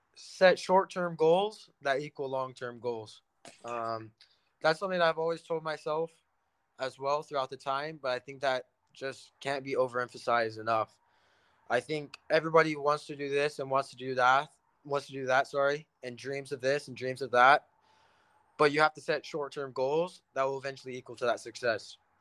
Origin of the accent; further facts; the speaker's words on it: Keller, Texas, United States; I grew up in the Fort Worth, Keller area, so that's a solid drive to Frisco